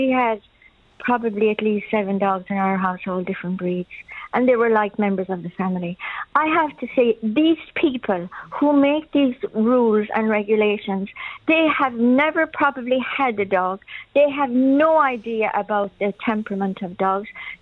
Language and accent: English; Munster, Ireland; I grew up in County Clare in Cracklow with dogs.